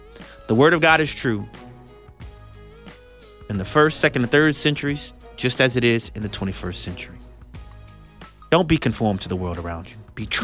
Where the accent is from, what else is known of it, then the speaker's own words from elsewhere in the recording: New Orleans, Louisiana, United States; though I may have been born and raised in La Nouvelle Orléans, you ever like that phrase? La Nouvelle Orléans.